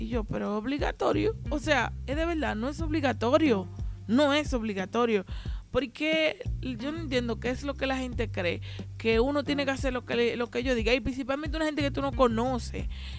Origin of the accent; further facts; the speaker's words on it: Haina, San Cristóbal, Dominican Republic; now in Santo Domingo, Dominican Republic; pueblo de República Dominicana que se llama Haina. Esto se encuentra en la provincia de San Cristóbal. Yo vivo actualmente en la capital, en Santo Domingo, pero soy de Haina.